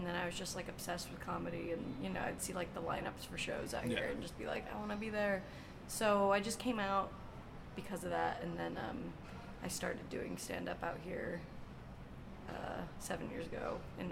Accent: Salt Lake City, Utah, United States; also born or lived in Palm Springs; now in Los Angeles, United States; Yeah, I grew up, I was born in Palm Springs in California, but I grew up in Salt Lake from like second grade, so I call it, I mean, it's home to me, you know.

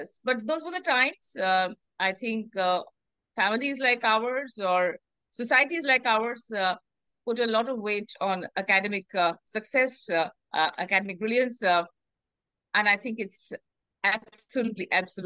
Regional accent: Kolkata, West Bengal, India; born there; I was born in Kolkata

